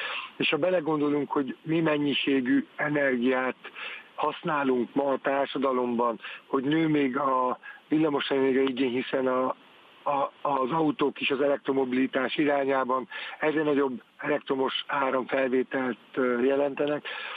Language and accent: Hungarian; Paks, Tolna, Hungary; born or raised there